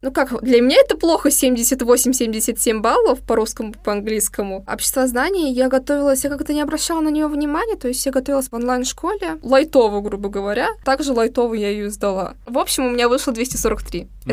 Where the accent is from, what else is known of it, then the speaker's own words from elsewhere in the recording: Naberezhnye Chelny, Tatarstan, Russia; Я с города Набережной Челны, с Республики Татарстан, как моногород, наверное, считается у нас.